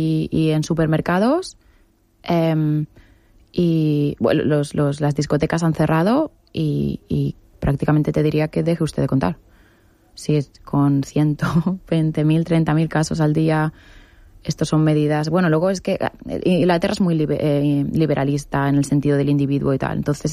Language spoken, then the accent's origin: Spanish; Spain; igual está mal que lo diga yo como española